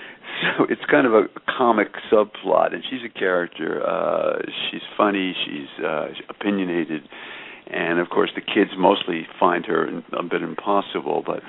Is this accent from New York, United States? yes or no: yes; New York City, New York, United States; But then I grew up in New York City playing stickball on the streets, and my son was born in Paris.